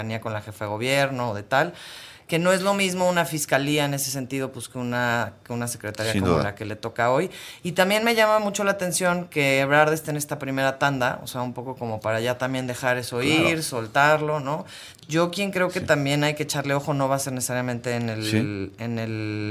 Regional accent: Mexico City, Mexico; sobre todo para quienes somos chilangos y chilangas

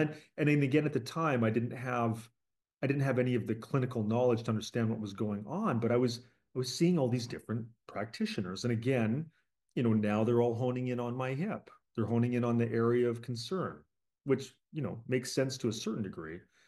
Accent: Canada; I grew up in sports. So I'm from Canada, and like, you know, every Canadian plays hockey.

